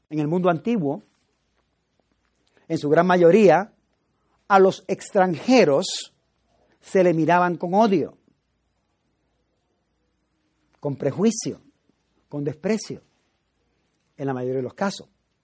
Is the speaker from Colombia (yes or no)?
no; Puerto Rico; now in United States; Aún yo siendo puertorriqueño y ciudadano estadounidense, me siento extranjero en este país, porque no es mi país, Puerto Rico.